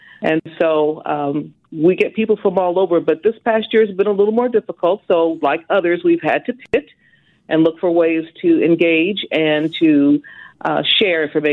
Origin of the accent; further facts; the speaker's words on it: Wichita, Kansas, United States; Pretty much from Wichita.